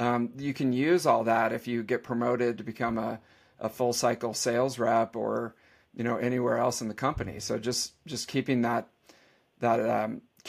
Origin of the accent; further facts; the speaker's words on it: California, United States; Well, I'm from California, right? So we're agreeable to the point where we don't like conflict.